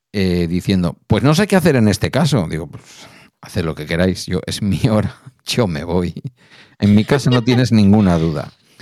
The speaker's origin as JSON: {"language": "Spanish", "region": "Basque Country", "country": "Spain", "said": "como somos vascos y vascas, y como aquí hay gente que va en furgoneta camperizada a trabajar"}